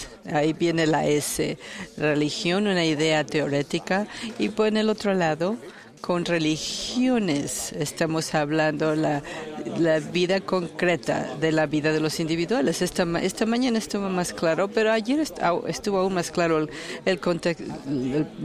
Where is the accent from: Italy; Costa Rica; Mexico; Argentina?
Italy; Soy italiano, hay que entender eso.